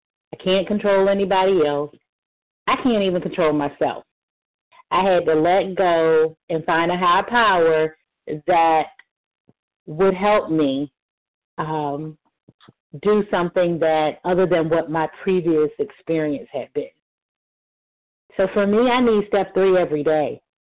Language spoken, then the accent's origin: English; Delaware, United States; I am from Delaware.